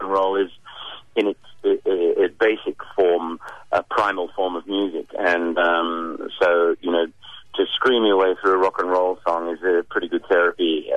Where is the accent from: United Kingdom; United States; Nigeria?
United Kingdom; England; now in Australia; Well, being a Pom originally, you see, I think they see it as an Australian production with a British...